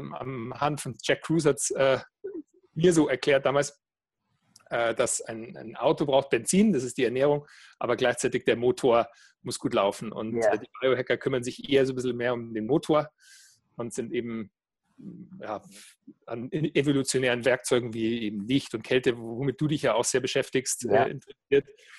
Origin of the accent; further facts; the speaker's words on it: Weilheim, Bavaria, Germany; now in Berlin, Germany; weil ich bin ja ein gebürtiger Bayer. Das hört man so ein bisschen an der Sprachfarbe. Ich bin jetzt schon Wahl-Berliner seit einiger Zeit, aber geboren und aufgewachsen in Weilheim im Oberbayern, da Richtung Garmisch raus von München.